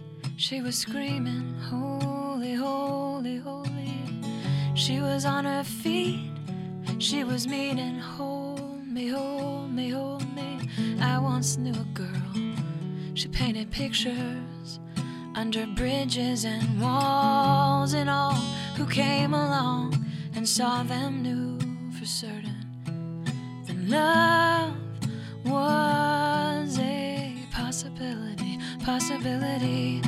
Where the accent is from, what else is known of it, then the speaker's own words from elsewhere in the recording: Kansas, United States; I'm from Kansas